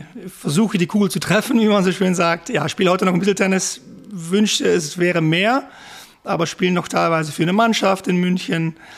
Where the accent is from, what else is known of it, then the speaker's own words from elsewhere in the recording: Maastricht, Limburg, Netherlands; German is a second language; moved away as an adult; also born or lived in United States; now in Germany; Bin gebürtiger Holländer. Habe bis mein 18. Lebensjahr dort gewohnt, aus Maastricht. Habe in Amerika studiert und seitdem eigentlich immer von Deutschland aus gearbeitet.